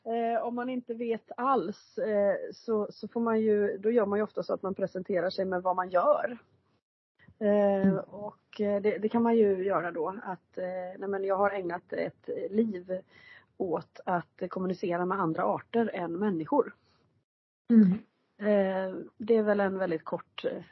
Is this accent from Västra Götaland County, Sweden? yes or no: yes; Gothenburg, Västra Götaland County, Sweden; jag växte upp i Göteborg